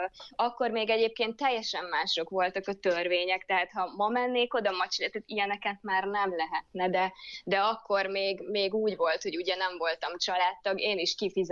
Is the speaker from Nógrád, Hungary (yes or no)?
yes; Balassagyarmat, Nógrád, Hungary; born there; ugye Balassa gyarmati születésű vagyok